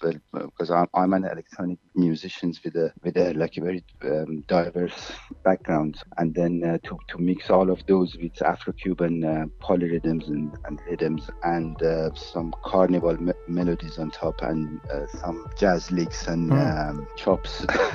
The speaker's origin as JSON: {"language": "English", "country": "Iran", "said": "I'm from Iran."}